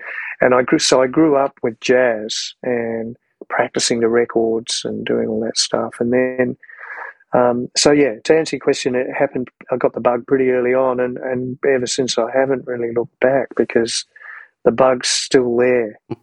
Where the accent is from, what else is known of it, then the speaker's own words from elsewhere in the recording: Johnsonville, Wellington, New Zealand; in Johnsonville, which is a suburb of Wellington where I grew up. I was born in Wellington, but I think when I was about 3 or 4, we moved to Johnsonville, and it's like a small country town connected to Wellington.